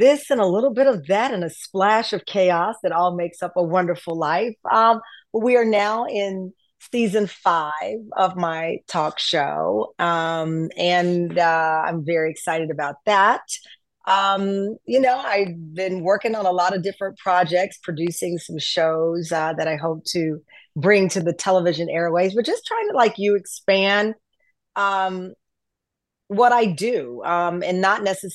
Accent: the South, United States; I mean that as a woman, as a Black woman, as a Southerner, honestly, to be quite honest.

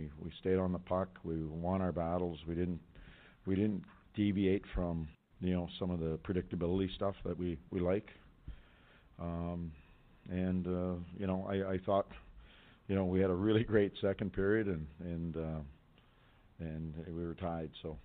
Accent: Western Canada, Canada; And you can tell I come from Western Canada with that one.

